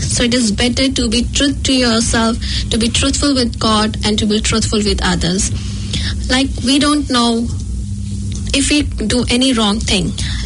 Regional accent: India; English is a second language; moved away as an adult; now in New Zealand; I'm from India. And I'm only 6 months old in New Zealand. I just landed on 10th of July on New Zealand 2018. Probably that was on my birthday.

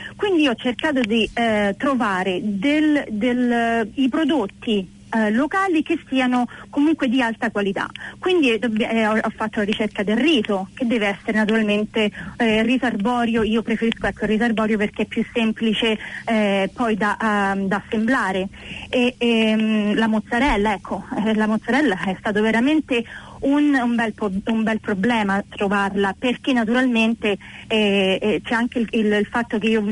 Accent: Rome, Lazio, Italy; io sono romana

